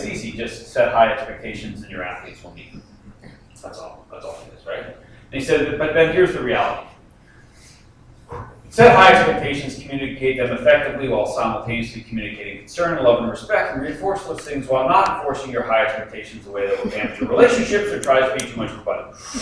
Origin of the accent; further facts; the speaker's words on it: Long Island, New York, United States; now in Bend, United States; I live in Bend, Oregon. I was never a ski racer. I grew up on Long Island, New York. There's no ski racing there.